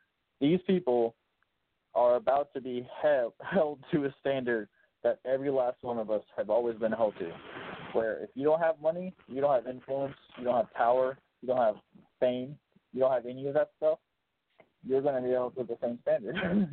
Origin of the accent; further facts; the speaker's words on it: Chicago, Illinois, United States; I get why we have prostitutes, man. I'm from Chicago.